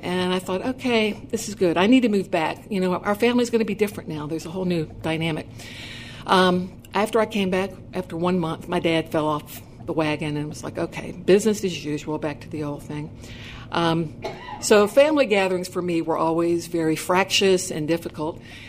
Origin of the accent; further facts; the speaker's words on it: Greensboro, North Carolina, United States; I am a native of Greensboro.